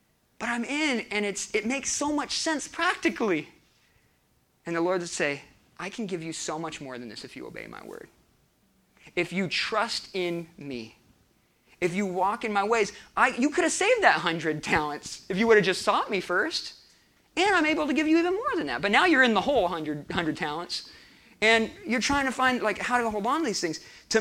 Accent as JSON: {"language": "English", "region": "California", "country": "United States", "said": "I'm from California."}